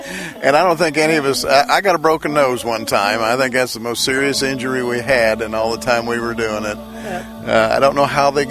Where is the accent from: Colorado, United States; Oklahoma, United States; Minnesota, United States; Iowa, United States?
Iowa, United States; Wyota; who currently reside in Lenox, but we grew up outside of Wyota on a farm, and myself and four brothers.